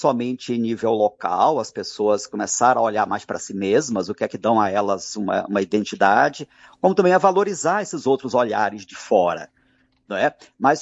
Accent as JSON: {"language": "Portuguese", "region": "Northeast Region", "country": "Brazil", "said": "mesmo eu como migrante também, como nordestino também"}